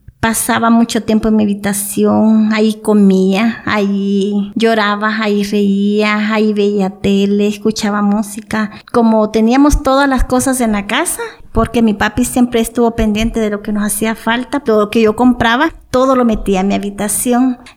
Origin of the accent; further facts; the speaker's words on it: El Salvador; now in Comitán, Mexico; Entonces tuve que salir de mi país, de El Salvador, por la misma razón de que no quería que me mataran.